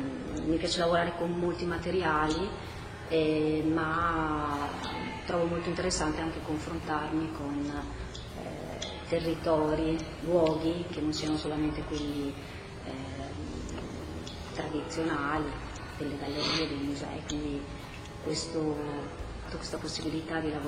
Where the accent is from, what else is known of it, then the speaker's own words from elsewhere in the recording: Trento, Trentino-Alto Adige, Italy; now in Venice, Italy; sono di Trento. nata e cresciuta in città, ma da 5 anni circa vivo a Venezia, perché ho studiato all'Accademia di Belle Arti